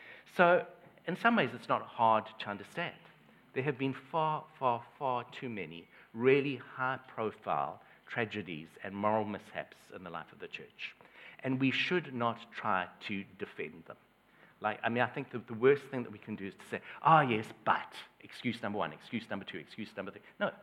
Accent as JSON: {"language": "English", "country": "South Africa", "said": "You might pick up from my accent that I originally come from South Africa."}